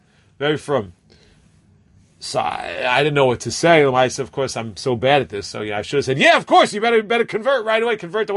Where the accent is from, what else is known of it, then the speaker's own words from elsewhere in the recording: Borough Park, New York, United States; born there; as if you were born in Teaneck, New Jersey, like me. I was born in Borough Park, but whatever.